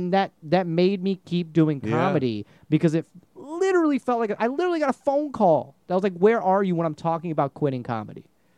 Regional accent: India; I'm Indian, so you know, I just did

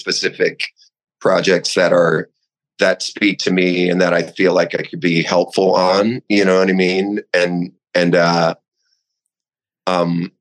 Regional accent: New York, United States; I think it started to make more sense to me when I, as a New Yorker, when I just started talking to artists and photographers

